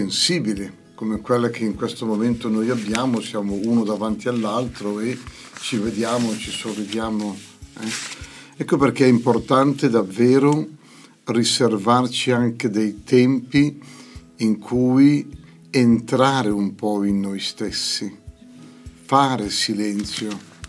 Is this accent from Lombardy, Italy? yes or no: yes; Appiano Gentile, Lombardy, Italy; Io sono di Appiano, mio papà aveva una grande devozione al crocifisso di Como. Poi sono andato a Tradate